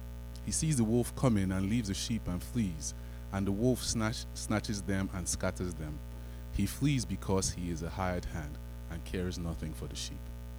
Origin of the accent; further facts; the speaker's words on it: Canada; also born or lived in Nigeria; because I'm partly Canadian, but I'm partly Nigerian